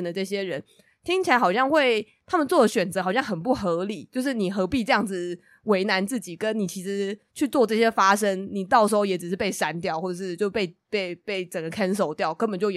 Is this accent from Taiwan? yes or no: yes; Taiwan; 然后我也是觉得身为台湾人有种自己的印象被更新了的感觉